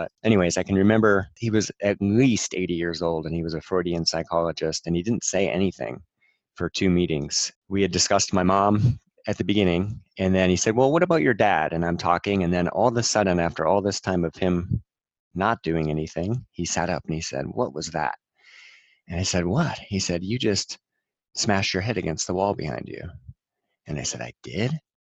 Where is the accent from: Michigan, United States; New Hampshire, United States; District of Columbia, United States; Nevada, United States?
New Hampshire, United States; Growing up in New Hampshire in the 80s, my friend and I often reminisce about what that was like.